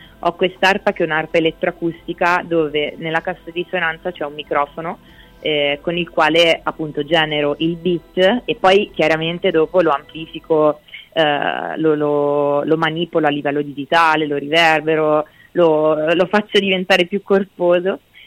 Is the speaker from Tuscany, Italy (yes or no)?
yes; Torre del Lago Puccini, Tuscany, Italy; tra Lucca e Pisa, insomma, dove sono cresciuta, a Torre del Lago Puccini per la precisione